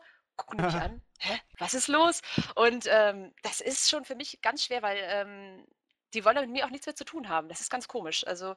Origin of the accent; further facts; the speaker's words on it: Duderstadt, Lower Saxony, Germany; wurde ja schon gesagt. Ja, ich komme aus der Weltmetropole Duderstadt. Kennt natürlich jeder, ist im schönen Niedersachsen und ja, was mache ich? Studiere Religion und Geschichte in Kassel, bin 26